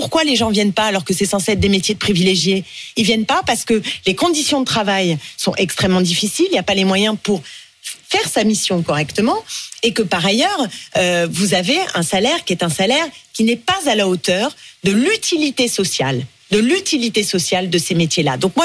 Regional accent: Île-de-France, France; moi je vois chez moi, en Seine-Saint-Denis

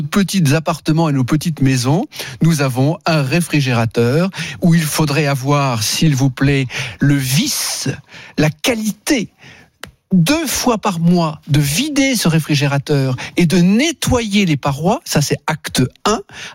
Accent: Lugano, Ticino, Switzerland; Horlogerie suisse, et je suis d'ailleurs de Lugano, le Carno, le Tessin suisse.

